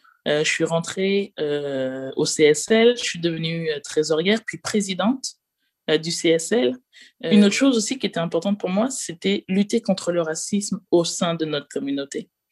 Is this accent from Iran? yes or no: no; Martinique, France; je suis une femme lesbienne, noire, française, caribéenne, je suis martiniquaise, et je crois en Dieu comme toi.